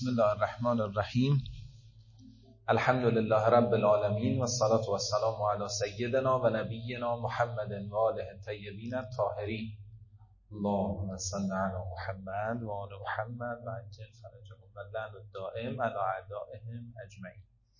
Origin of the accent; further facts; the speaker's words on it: Qom, Iran; اهل قم هستم.